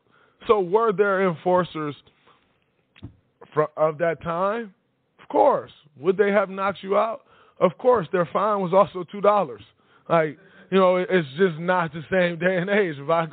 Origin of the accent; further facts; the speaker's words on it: Saginaw, Michigan, United States; growing up in Saginaw, playing at Vest Park, playing at the Civitan Recreation Center.